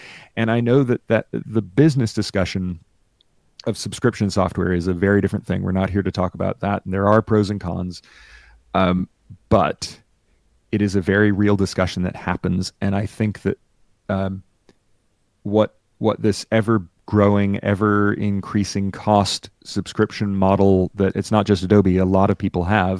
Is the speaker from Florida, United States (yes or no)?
yes; Fort Lauderdale, Florida, United States; the main library in Fort Lauderdale, the town I grew up in Florida, has a suite of computers